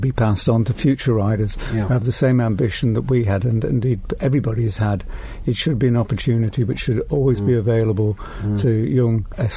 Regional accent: Douglas, Isle of Man; as a child, I was brought up in Ballabruy Way, which is, well, it's very short, about half a mile from the Quarter Bridge.

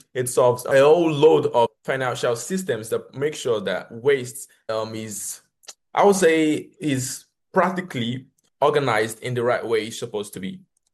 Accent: Lagos, Nigeria; I'm from Nigeria, Lagos, Nigeria, and we see and face problems all the time.

